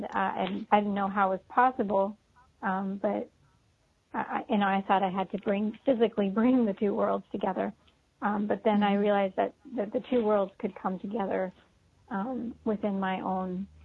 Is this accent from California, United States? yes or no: yes; California, United States; growing up in Marin County, you know, there's all sorts of, different folk music